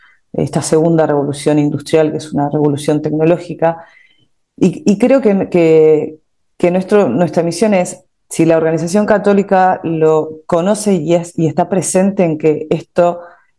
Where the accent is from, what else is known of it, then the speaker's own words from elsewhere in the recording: Argentina; nosotros como empresarios argentinos tecnológicos, estamos acostumbrados a trabajar en este contexto